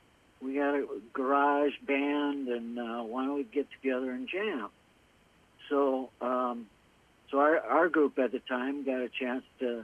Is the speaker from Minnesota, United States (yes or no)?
yes; Moorhead, Minnesota, United States; And lived in the Fargo-Moorhead area most of my life.